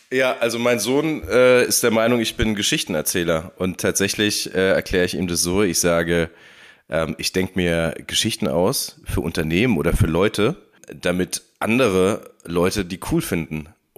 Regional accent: Miltenberg, Bavaria, Germany; Also ich bin hier in Miltenberg aufgewachsen. Es ist ein sehr idyllisch gelegenes kleines Städtchen mit 10.000 Einwohnern, Fachwerkhäusern, einer alten Altstadt, sehr historisch geprägt. Wir haben hier sind in einer Weinregion. Wir haben eine Brauerei hier

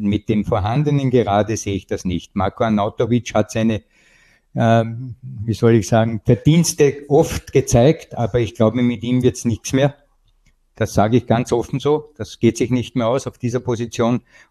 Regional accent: Austria; bei uns in Österreich nicht, weil sie gibt es nicht. Daher Frage, wie soll die neue offensive Ausrichtung Österreichs sein?

